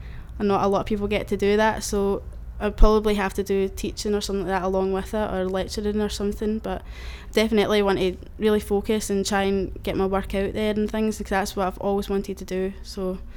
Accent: Glasgow, Scotland, United Kingdom; 1st of the 5th 90, and I'm from Glasgow.

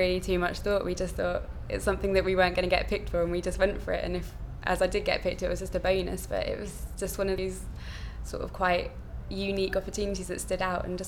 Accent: Leatherhead, South East England, United Kingdom; I was born on the 6th of March 1987 and I'm from Leatherhead in Surrey.

